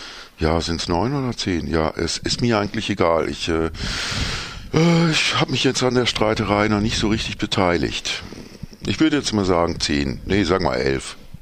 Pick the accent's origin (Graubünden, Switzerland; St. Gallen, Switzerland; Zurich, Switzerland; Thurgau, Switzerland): Thurgau, Switzerland; Romanshorn; also born or lived in Ruhr; now in Schaffhausen, Switzerland; Vorfahren von mir sind mal aus Murmansk eingewandert, und zwar ins Ruhrgebiet. Und vom Ruhrgebiet bin ich dann irgendwie am Bodensee gekommen. Und da bin ich dann in der Schweiz aufgewachsen.